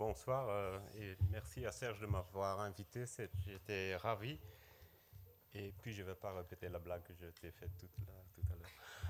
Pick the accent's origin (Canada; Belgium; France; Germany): Belgium; Flanders; est-ce que je viens en tant que Belge? Mais là, comme je suis flamand